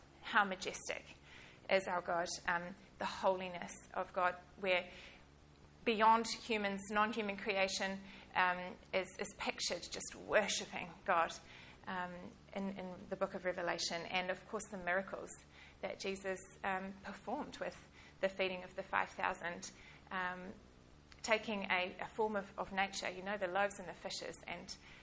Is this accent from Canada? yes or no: no; Great Barrier Island, Auckland, New Zealand; but I grew up on Great Barrier Island as part of the community there